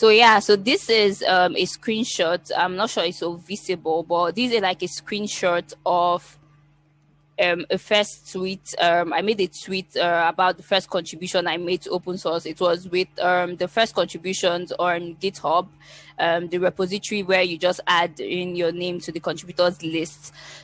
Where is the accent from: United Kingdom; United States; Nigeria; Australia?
Nigeria; I'm from Nigeria, and I'm a back-end developer.